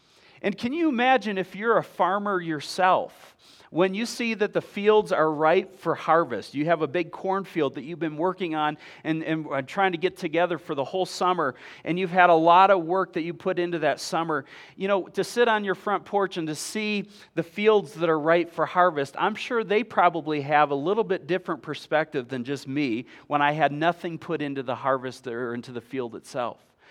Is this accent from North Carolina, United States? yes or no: no; Mount Pleasant, Michigan, United States; And so that's what I kind of grew up around, living in Michigan. And I remember in our house that we grew up in Mount Pleasant, just down the street from us was a farm.